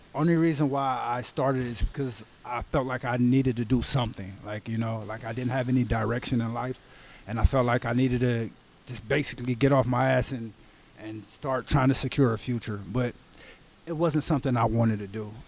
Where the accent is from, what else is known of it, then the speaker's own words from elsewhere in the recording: Cleveland, Ohio, United States; I grew up on the southeast side of Cleveland, Ohio, around, like, the Kinsman area. And it was a rough neighborhood.